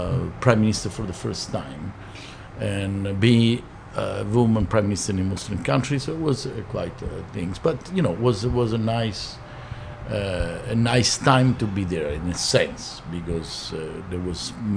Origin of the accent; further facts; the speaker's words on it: Perugia, Umbria, Italy; English is a second language; Oh, that's Italy, sorry.